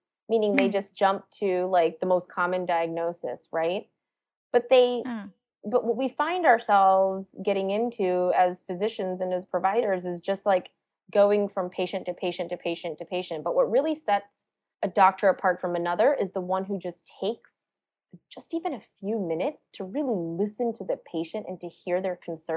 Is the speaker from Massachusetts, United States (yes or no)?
no; South Carolina, United States; born there; I mean, you know, I was born in South Carolina, but my parents were born and raised in India.